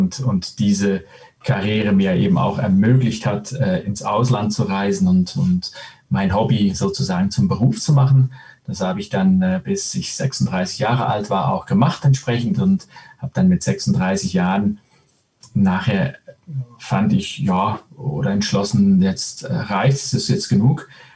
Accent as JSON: {"language": "German", "country": "Switzerland", "tie": "born or raised there", "also_born_or_lived": "Spain", "said": "Ich bin ein Multikulti-Mensch, geborener Spanier, aufgewachsen in der Schweiz mit italienischen Nachbarn"}